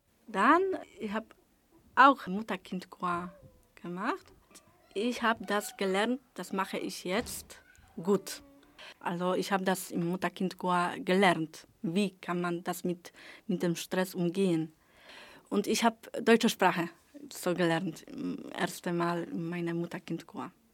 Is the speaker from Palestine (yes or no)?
no; Poland; ich bin aus Polen. Ich bin 34 Jahre alt.